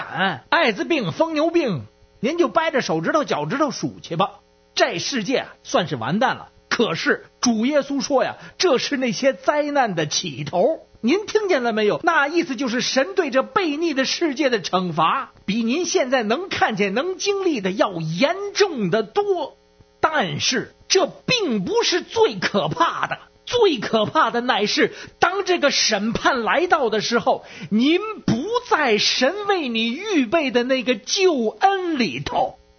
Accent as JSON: {"language": "Chinese", "region": "Beijing", "country": "China", "said": "我是北京的"}